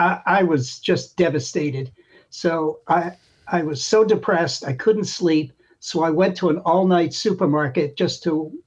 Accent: Worcester, Massachusetts, United States; I'm from Worcester.

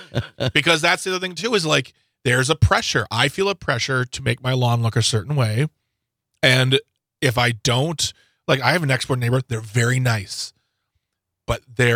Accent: Midwest, United States; I'm a Midwesterner at heart

